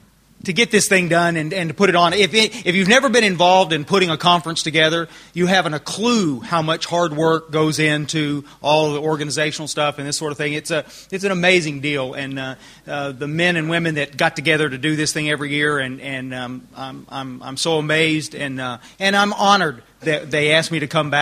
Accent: Texas, United States

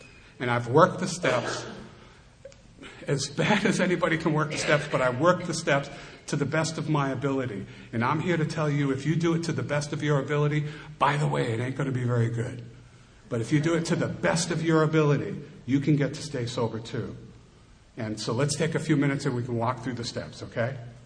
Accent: Lynn, Massachusetts, United States; born there; But I was born in Lynn, and in Lynn, Massachusetts

